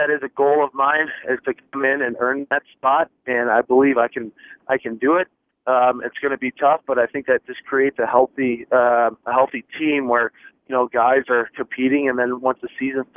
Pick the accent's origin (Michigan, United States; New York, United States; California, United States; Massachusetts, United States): Michigan, United States; No, this is the closest NHL team to my house there where I grew up in Michigan